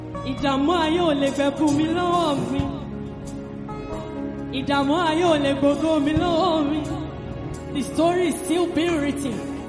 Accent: Nigeria; country is still my country. I am still a Nigerian. If I live abroad, if I am living abroad now

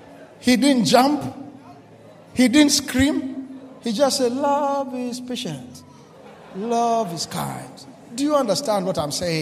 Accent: Kenya; I'm coming from Kenya. Listen to me. We are a different culture.

